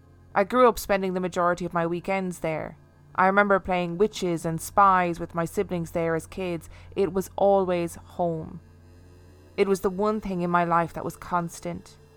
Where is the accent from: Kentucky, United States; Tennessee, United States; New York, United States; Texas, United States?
Tennessee, United States; Memphis; I grew up in Memphis, Tennessee in the US.